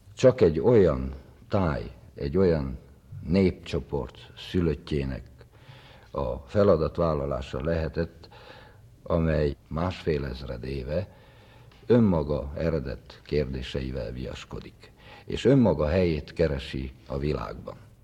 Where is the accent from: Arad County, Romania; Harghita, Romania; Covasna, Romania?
Harghita, Romania; Odorheiu Secuiesc; közelebbről erdélyi székely lennék, aki Székelyudvarhelyen születtem, 42 esztendővel ezelőtt